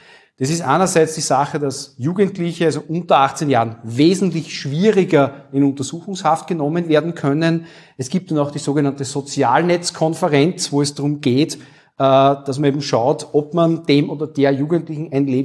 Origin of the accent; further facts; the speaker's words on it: Wels, Upper Austria, Austria; ich komme aus Wels, Oberösterreich